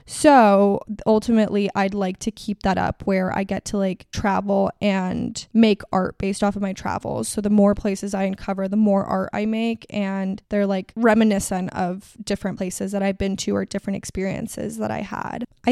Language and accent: English; Miami, Florida, United States; Art Basel like kind of runs deep since I am actually from Miami